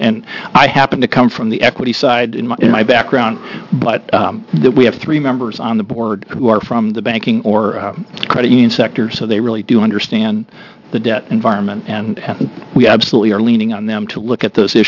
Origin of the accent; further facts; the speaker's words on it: Portland, Oregon, United States; for the record … from Portland, and I am Managing Director of OVP Venture Partners there